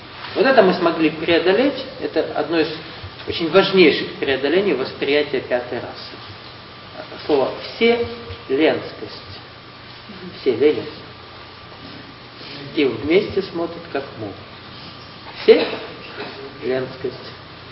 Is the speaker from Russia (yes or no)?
no; Ukraine; С одной стороны, государство одно, а реальностно, несмотря на то, что мы там украинцы, мы разные.